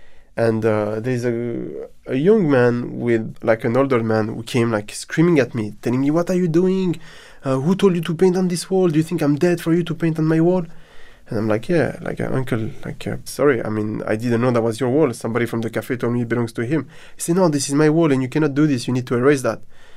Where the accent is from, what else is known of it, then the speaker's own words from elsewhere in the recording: Gabès, Gabès Governorate, Tunisia; my hometown of Gabès in south of Tunisia